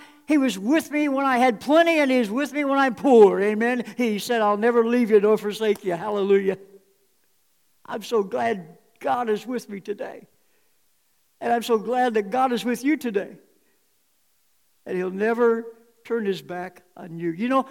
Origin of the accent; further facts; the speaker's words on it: Illinois, United States; I grew up in Illinois close to the Mississippi River